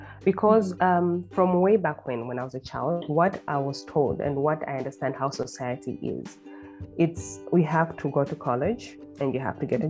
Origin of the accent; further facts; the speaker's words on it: Lusaka, Lusaka Province, Zambia; I come from Zambia, Lusaka. All the way across the ocean.